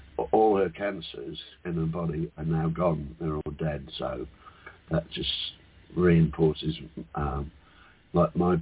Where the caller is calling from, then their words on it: Queensland, Australia; it's another beautiful morning here in paradise in the Whitsunday Islands.